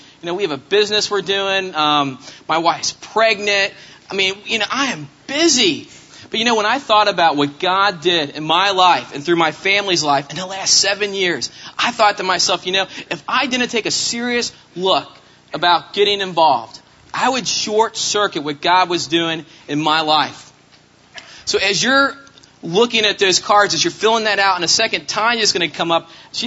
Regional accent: New York, United States; Well, I'm from Westchester, and I don't know about you guys, but in Westchester, we need to have the whole address

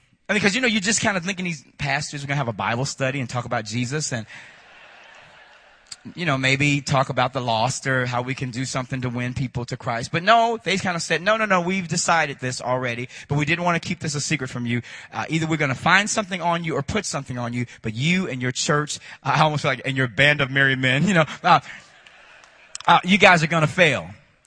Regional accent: Chicago, Illinois, United States; I grew up in Chicago, and, you know, in the Baptist background, in the Baptist background, you know, Baptist people are different.

